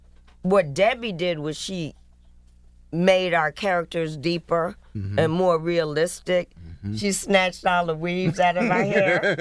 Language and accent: English; Atlanta, Georgia, United States; Now, I grew up across the street from Morehouse. I'm from Atlanta. So it was as right as rain to me.